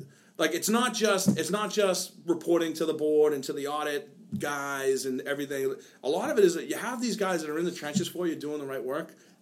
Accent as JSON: {"language": "English", "country": "United States", "said": "I'm an American. I love it just as much as anyone else."}